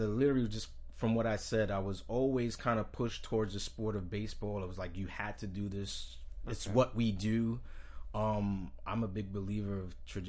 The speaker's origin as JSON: {"language": "English", "town": "Bronx", "region": "New York", "country": "United States", "tie": "born or raised there", "also_born_or_lived": "Puerto Rico", "said": "I was born in the Bronx, raised in Puerto Rico. Came back around 5 and then just hit the ground running."}